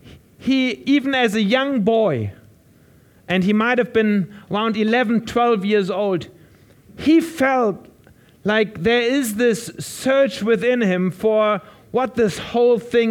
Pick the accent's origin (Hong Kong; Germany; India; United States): Germany; Now, I come from Germany, and in Germany, we used to have some religion. But it's very atheistic at the moment, and I can say that. I'm German.